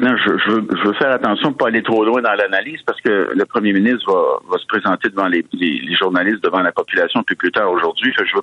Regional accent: Montreal, Quebec, Canada; moi je viens de Montréal

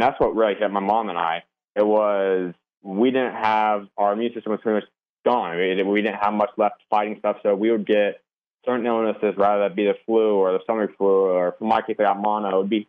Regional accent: Arizona, United States; Yeah, so like I said, I grew up always born and raised in Arizona. My family, my mom's from Minnesota, my dad's from Kansas.

